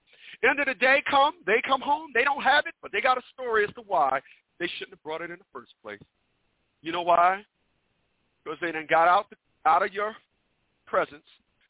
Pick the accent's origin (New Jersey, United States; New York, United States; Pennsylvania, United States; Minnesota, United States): New Jersey, United States; Newark; People, I'm from Newark, New Jersey, once again.